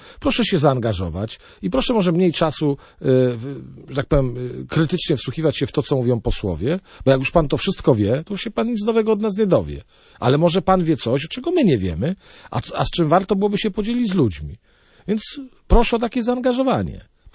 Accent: Szczecin, West Pomeranian Voivodeship, Poland; kocham moją małą ojczyznę, kocham mój Szczecin, kocham Świnoujście, kocham Pyrzycę, jestem dumnym, że jestem posłem i reprezentantem tej ziemi

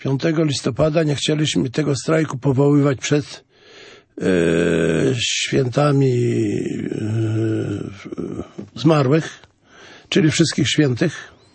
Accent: Lublin Voivodeship, Poland; jak w mojej rodzinnej wsi za Olszyniu zakładaliśmy koło

